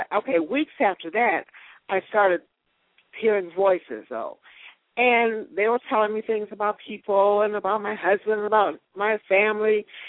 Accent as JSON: {"language": "English", "town": "Cleveland", "region": "Ohio", "country": "United States", "tie": "born or raised there", "said": "So I was raised in Cleveland, Ohio, in a middle-class family, and went to junior high school, went to high school."}